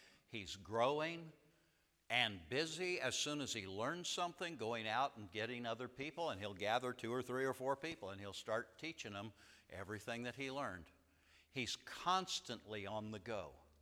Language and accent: English; United States; I found myself, especially as an American, having a big problem when I go to Africa. I've been there now 15 years